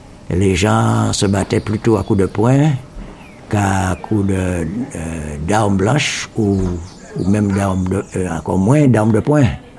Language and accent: French; Pointe-à-Pitre, Guadeloupe, France; moved away as an adult; also born or lived in Grand-Fonds-Sainte-Anne; Et donc j'ai été élevé à Pointe-à-Pitre par ma mère jusqu'à l'âge de 20 ans, où j'ai eu la chance de réussir le baccalauréat et je suis parti.